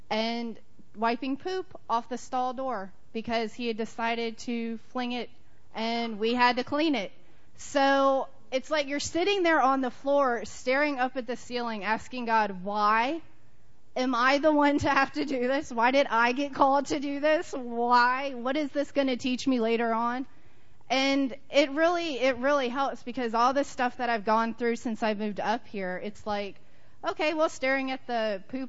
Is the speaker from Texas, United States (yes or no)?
yes; Texas, United States; moved away; So a couple years ago, I'm originally from Texas, so a few years ago, I moved up here right after I did an internship at our church in Texas.